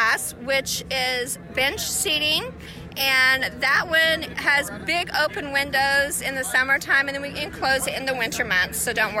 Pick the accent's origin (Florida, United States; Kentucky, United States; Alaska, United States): Kentucky, United States; When I first went to Colorado, I'm not originally from there. I was originally from Kentucky.